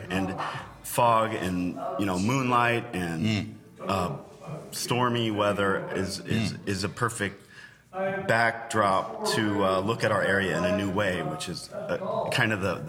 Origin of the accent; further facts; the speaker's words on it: Omaha, Nebraska, United States; which I grew up in Omaha, so I know Omaha pretty well